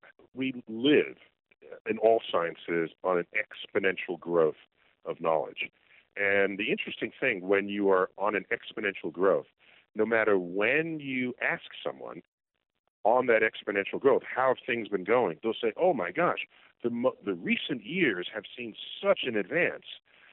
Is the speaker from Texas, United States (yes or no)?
no; New York City, New York, United States; I grew up in New York City where no one has a relationship with the night sky, with the tall buildings and light pollution, and when I grew up, there was air pollution.